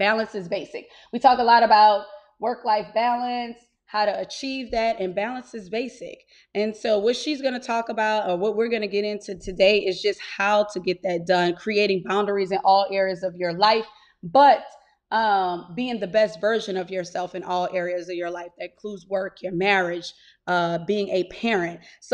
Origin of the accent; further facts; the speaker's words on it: New Orleans, Louisiana, United States; now in Houston, United States; You already know I'm from New Orleans, currently living in Houston, raising a 4-year-old prince.